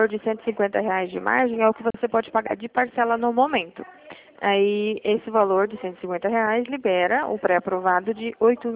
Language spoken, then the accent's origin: Portuguese; Dracena, São Paulo, Brazil; Eu sou do interior de São Paulo, Dracena